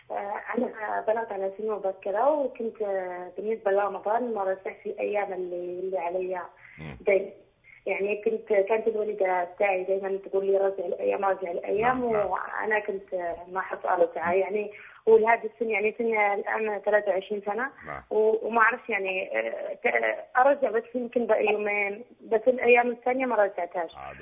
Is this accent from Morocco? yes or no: yes; Morocco; وأنا مغربية عايشة بالفيكا